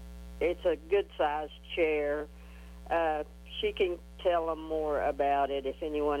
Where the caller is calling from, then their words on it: Shamrock, United States; I'm calling from Shamrock for my friend